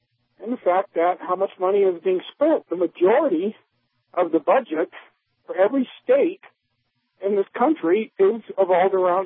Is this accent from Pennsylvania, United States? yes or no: no; Utah, United States; Wyoming and you know, my home state of Utah.